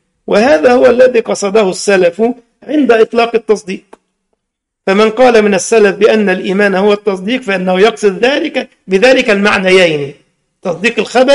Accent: Egypt; احنا بنسميه العقد عندنا في مصر، معرفش في الشام ماذا تسمونه

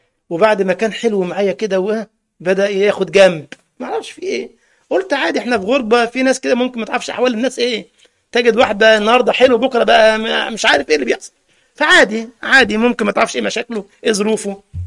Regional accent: Egypt; زي كلمه البص عندنا في مصر يعني النظر، عند اهل تونس يعني ايش؟

